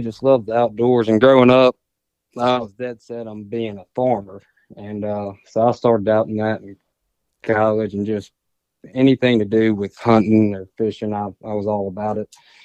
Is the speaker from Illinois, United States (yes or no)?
no; Monroe, Louisiana, United States; Yeah, so I grew up in Monroe, Louisiana. You know, grew up hunting and fishing with my buddies and went to Neville High School.